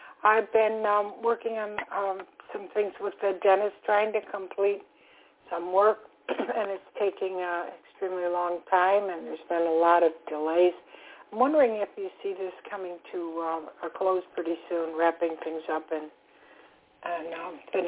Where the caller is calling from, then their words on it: Florida, United States; I'm calling from Florida.